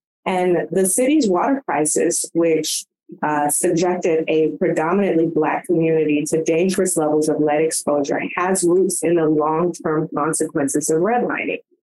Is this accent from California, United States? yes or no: yes; California, United States; moved away; So as you both know, I am a transplant from California, deep roots out there.